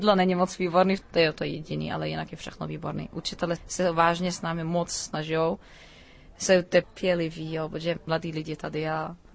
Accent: Prague, Czechia; accent: Prague dialect; Já mám ten pražský dialekt, jako z Prahy. Takhle s námi máma doma mluvila.

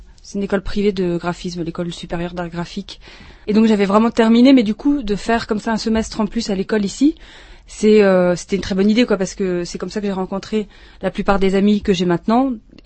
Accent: Brittany, France; now in Prague, Czechia; je suis française, je suis bretonne, et je suis arrivée à Prague il y a un petit peu plus de 6 ans, en fait.

